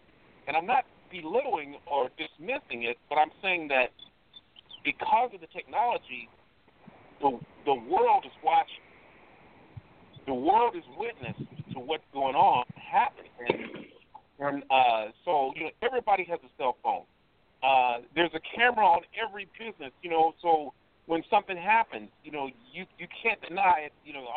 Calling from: Indianapolis, Indiana, United States; I'm calling from Indianapolis.

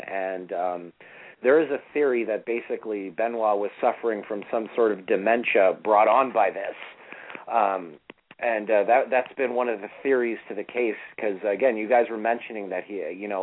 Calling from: Toronto, Ontario, Canada; Yeah, this is … from Toronto.

